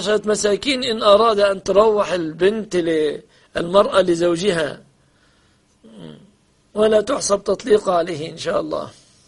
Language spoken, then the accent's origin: Arabic; Egypt